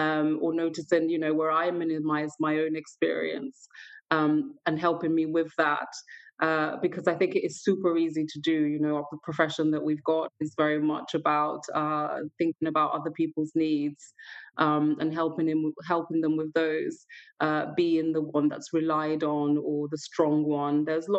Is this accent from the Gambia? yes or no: yes; Gambia; So I'm the eldest of six children. And, you know, I'm from the Gambia. It's a sort of African country.